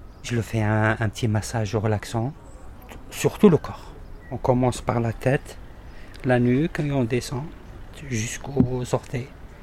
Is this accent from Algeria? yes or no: yes; Algeria; moved away as an adult; now in France; j'ai 46 ans, 47 ans plutôt. Voilà, je suis venu en France il y a environ 17 ans, en 2005. Et je suis algérien de nationalité.